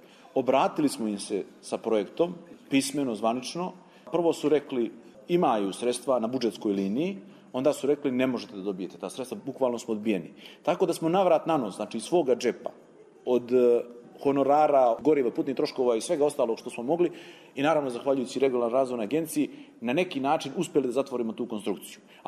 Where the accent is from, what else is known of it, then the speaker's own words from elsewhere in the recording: Prijepolje, Zlatibor District, Serbia; Mi smo ekolozi iz Prijepolja, možda prvi koji su u svojoj opštini dobili batine